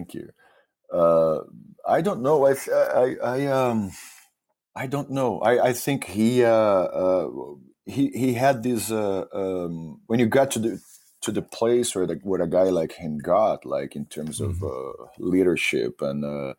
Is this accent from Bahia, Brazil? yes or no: yes; Salvador, Bahia, Brazil; now in abroad; Every time I go to Brazil and to my hometown, Salvador, we play and we record things.